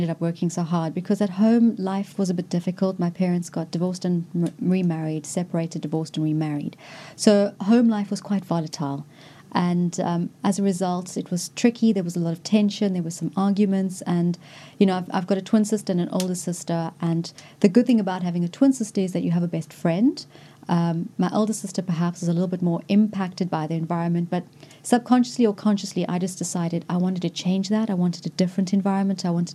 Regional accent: Cape Town, Western Cape, South Africa; So I went to school in Cape Town. I'm from Cape Town. I went to a small little intimate school called Rosebank Junior

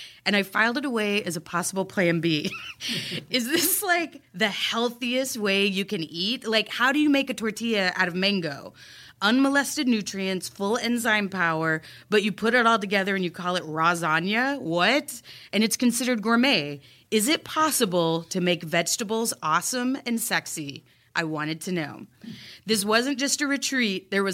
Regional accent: Texas, United States; And I'm from Texas. We took the standard American diet, added chili and cheese, deep fried it, and slathered it with barbecue sauce.

